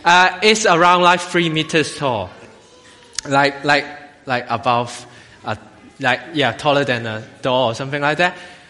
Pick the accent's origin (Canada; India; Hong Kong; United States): Hong Kong; English is a second language; My accent wasn't great, you know. I'm not from here, you can tell. I'm from Hong Kong.